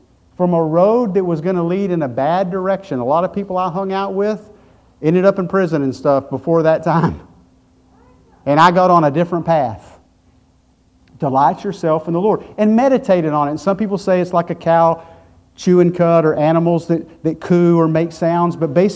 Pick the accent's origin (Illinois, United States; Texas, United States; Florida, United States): Texas, United States; Lubbock; I grew up in Lubbock, Texas. There's no trees, there's no water, right?